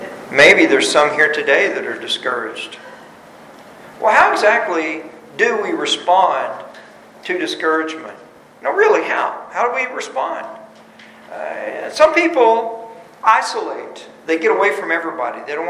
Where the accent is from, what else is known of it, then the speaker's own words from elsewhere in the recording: Texas, United States; But you know, I'm as Texan as they come. I grew up here